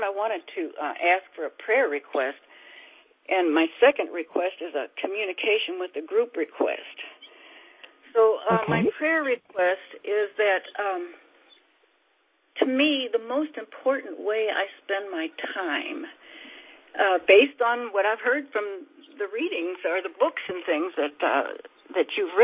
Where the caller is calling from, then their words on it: Temple, Texas, United States; from Temple, Texas